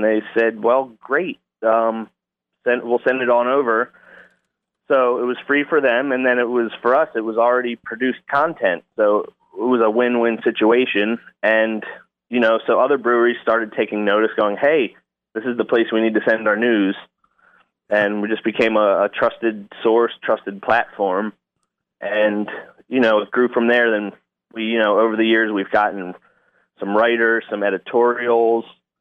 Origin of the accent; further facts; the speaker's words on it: New Jersey, United States; now in Pasadena, United States; Originally grew up in New Jersey, South Jersey, right